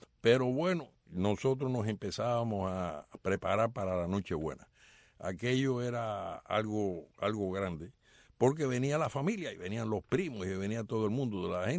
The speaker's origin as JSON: {"language": "Spanish", "country": "Cuba", "tie": "born or raised there", "moved": "as an adult", "lives_now": "United States", "said": "yo salí de Cuba, ya tenía 18, 19 años, yo cumplí 19 años más o menos en el traspaso de Cuba para acá, para los Estados Unidos. Pero viví desde muchacho allí, se vivió los años 40, los años 50"}